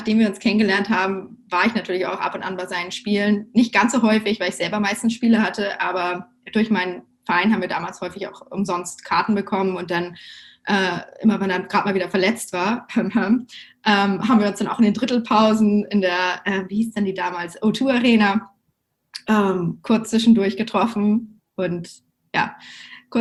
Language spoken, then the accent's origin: German; Hamburg, Germany; now in New York, United States; ich komme ursprünglich aus Hamburg, born and raised. Und habe dort eventuell einen Amerikaner kennengelernt, der dazu geführt hat, dass ich tatsächlich jetzt hier schon seit einigen Jahren in New York